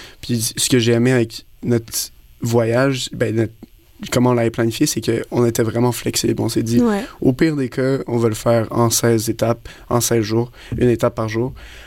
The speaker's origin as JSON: {"language": "French", "region": "Quebec", "country": "Canada", "said": "parce que eux, c'est des Français, nous, on est des Québécois"}